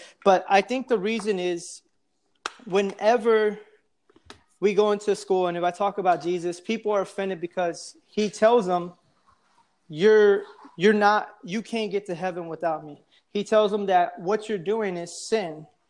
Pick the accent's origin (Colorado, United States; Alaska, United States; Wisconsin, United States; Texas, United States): Texas, United States; Houston; now in Austin, United States; I live in Austin now. Originally I'm from Houston